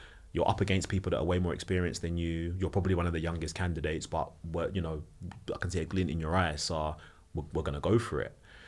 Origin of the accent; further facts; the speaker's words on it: London, United Kingdom; as a teenager growing up in South London